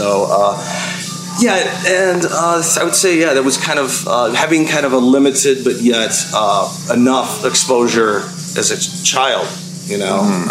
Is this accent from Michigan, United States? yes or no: yes; Dearborn, Michigan, United States; born there; Well, I was born in Dearborn, Michigan, 1978.